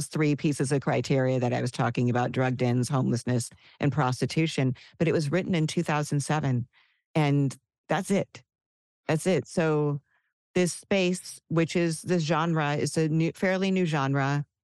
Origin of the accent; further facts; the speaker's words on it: United States; and I can only speak from my experience as an American